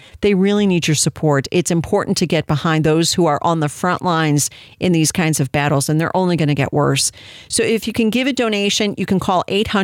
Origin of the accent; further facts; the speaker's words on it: United States; But I get the right to believe that because I'm an American